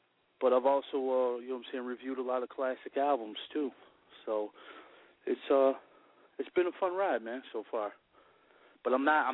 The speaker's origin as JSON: {"language": "English", "town": "Chicago", "region": "Illinois", "country": "United States", "tie": "born or raised there", "said": "you know what I'm saying? Born and raised in Illinois, you know what I'm saying, Chicago."}